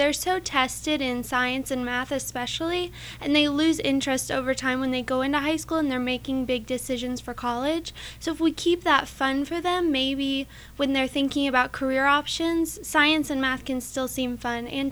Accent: United States; I'm from the Knox County area.

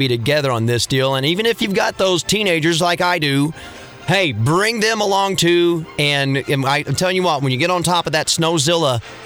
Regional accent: West Frankfort, Illinois, United States; I grew up in West Frankfort, right up the road here on 57

